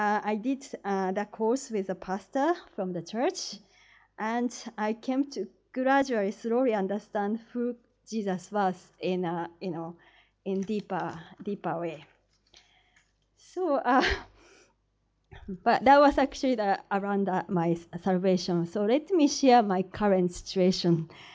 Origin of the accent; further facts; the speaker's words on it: Kyoto, Japan; after returning from Kenya to Kyoto, that was my hometown in March 94, I was with family for 1 year.